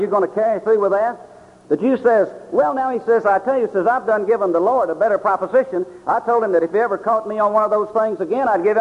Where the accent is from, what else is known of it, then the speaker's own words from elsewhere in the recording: Tennessee, United States; And so since I'm from Tennessee and here in Texas, maybe it'd be good to tell about Horace Busby.